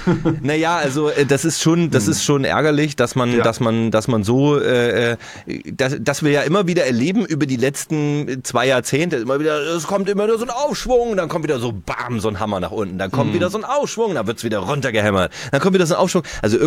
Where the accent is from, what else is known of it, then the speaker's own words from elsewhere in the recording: Baden-Württemberg, Germany; Also ich komme ja aus Baden-Württemberg